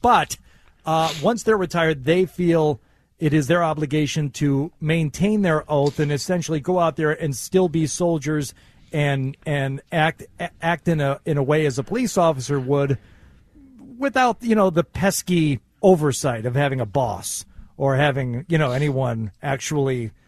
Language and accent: English; Michigan, United States; Just growing up in Michigan, it's like, you know, you grow up close enough to Detroit, you automatically know everything about cars.